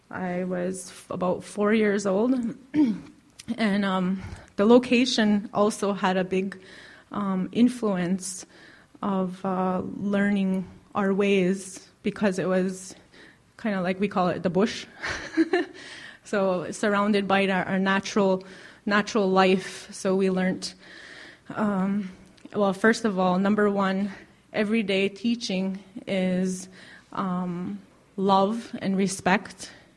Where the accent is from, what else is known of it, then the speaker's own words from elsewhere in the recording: Kahnawake, Quebec, Canada; I am from Ganawage, Mohawk. my clan is Bear Clan